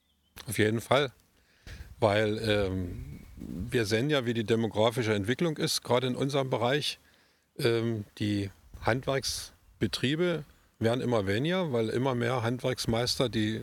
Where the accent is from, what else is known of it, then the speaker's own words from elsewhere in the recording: Görlitz, Saxony, Germany; Also ich bin ja hier geboren in Görlitz.